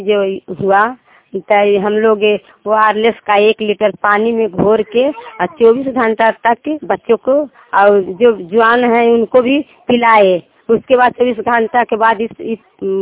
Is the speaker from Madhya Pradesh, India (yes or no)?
no; Ukhra, West Bengal, India; उखरा के रहने वाली।